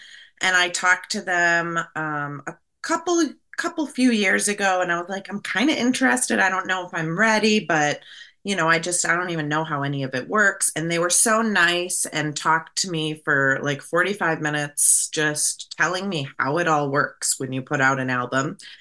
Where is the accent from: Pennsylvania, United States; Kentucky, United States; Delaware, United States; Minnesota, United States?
Minnesota, United States; I'm Minnesotan. I need a lot of outside validation.